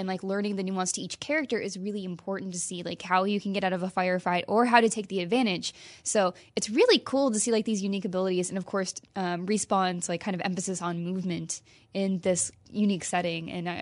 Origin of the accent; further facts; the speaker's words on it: Midwest, United States; So, yes, it's like I grew up in the Midwest. This is not that cold, but it's California.